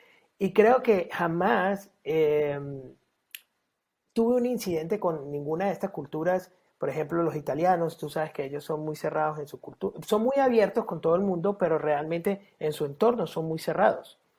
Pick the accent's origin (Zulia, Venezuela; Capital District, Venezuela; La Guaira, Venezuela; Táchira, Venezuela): Táchira, Venezuela; San Cristóbal; now in New York, United States; Una de mis experiencias cuando emigré a este país fue venir desde un pueblo muy pequeño que se llama San Cristóbal, es frontera con Colombia, de 500.000 personas, a emigrar a Nueva York.